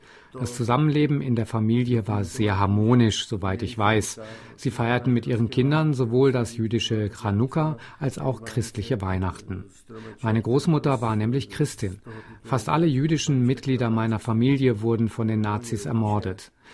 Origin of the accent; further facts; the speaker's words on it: Hradec nad Nisou, Liberec Region, Czechia; ich bin zwar in Liberec geboren, wir haben ansonsten aber in Görsdorf gelebt, das heute zu Hradec nad Nisou gehört.